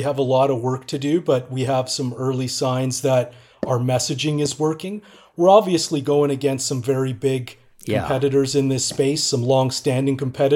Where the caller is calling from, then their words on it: British Columbia, Canada; I am calling from British Columbia, Canada